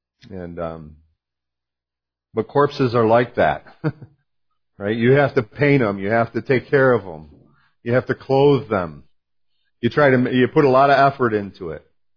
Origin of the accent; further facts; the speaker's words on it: New York, United States; Where I grew up in Oswego County. My parents sold the farm. We had 150 acres with a big farm barn that my dad had a dairy in.